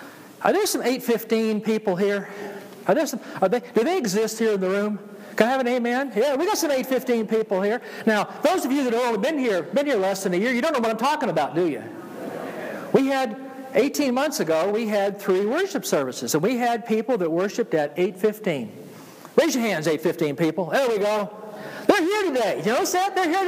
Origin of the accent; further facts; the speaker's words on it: Georgia, United States; accent: Georgia; And so I was born to an Alabaman, but I was raised in Georgia.